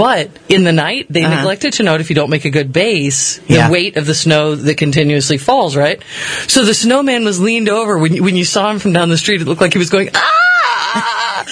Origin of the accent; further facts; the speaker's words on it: Connecticut, United States; I mean, I grew up in Connecticut. I've seen a lot of snowmen.